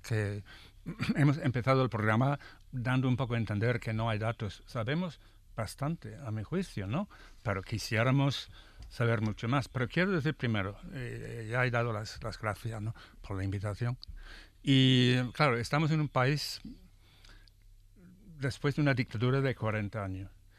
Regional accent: Ireland; Spanish is a second language; Yo soy irlandés y ha tenido sus problemas con los británicos y el imperio.

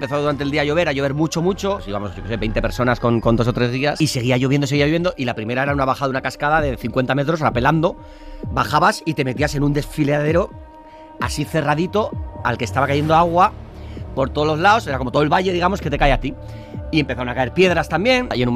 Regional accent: San Sebastián, Basque Country, Spain; yo soy de Donosti, soy de hombre de mar. O sea, yo he nadado toda mi vida.

